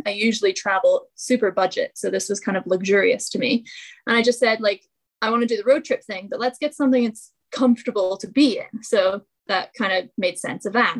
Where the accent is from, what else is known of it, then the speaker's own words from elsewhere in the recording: Scotland, United Kingdom; But I grew up in Scotland.